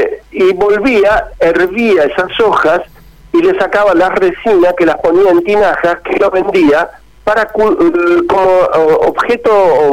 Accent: Mendoza, Argentina; born there; Yo nací en Palermo, enfrente de las bodegas Giol, en pleno Santa Fe y Godoy Cruz.

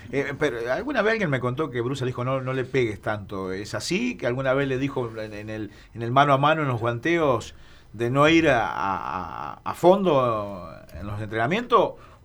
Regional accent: Santa Fe, Argentina; como santafesino

